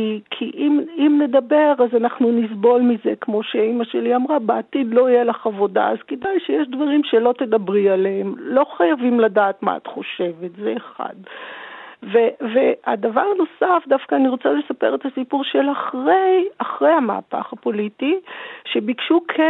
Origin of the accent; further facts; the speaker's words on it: Tel Aviv, Tel Aviv District, Israel; בתור ילדה שגדלה בתל אביב